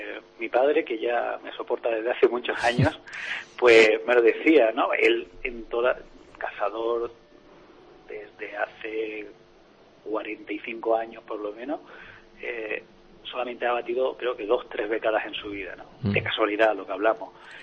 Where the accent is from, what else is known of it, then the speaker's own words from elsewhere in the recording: Málaga, Andalusia, Spain; yo soy de Málaga y hago salgo a cazar en Málaga, lo que es la provincia de Málaga.